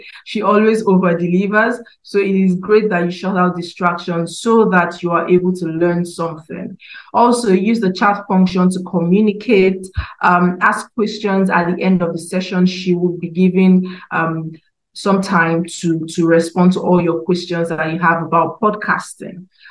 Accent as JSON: {"language": "English", "country": "Nigeria", "said": "I am a Nigerian, currently in Nigeria."}